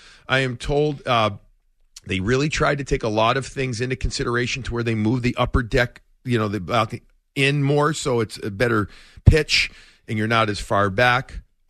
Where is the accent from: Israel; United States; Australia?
United States; Chicago, Illinois; Even though I grew up in Chicago, the Bruins were my team.